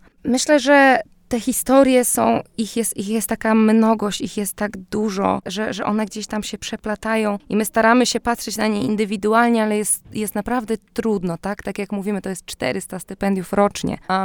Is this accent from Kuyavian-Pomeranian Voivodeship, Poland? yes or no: no; Warsaw, Masovian Voivodeship, Poland; bo jestem po prostu z Warszawy